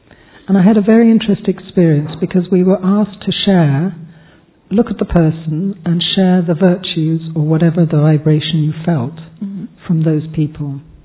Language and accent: English; London, United Kingdom; And I was brought up with Daddy in London, of course, so I'm very, very, very, very fortunate.